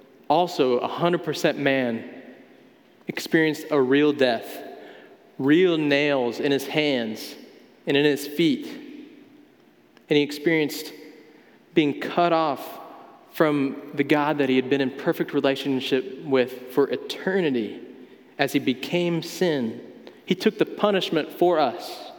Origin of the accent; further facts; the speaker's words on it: North Carolina, United States; I'm from North Carolina. I grew up in a small town with two traffic lights, and I like to carry a pocket knife.